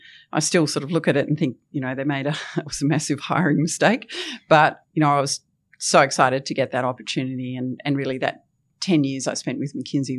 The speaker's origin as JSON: {"language": "English", "region": "Tasmania", "country": "Australia", "tie": "born or raised there", "said": "Well, I loved growing up in Tasmania and, yeah, I was a bit of a tomboy, loved being on the farm."}